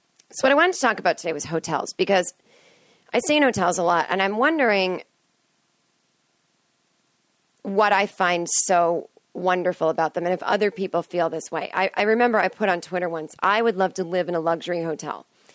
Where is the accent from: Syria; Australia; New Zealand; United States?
United States; Massachusetts; I remember thinking one time growing up in Massachusetts in the winter, the power went out.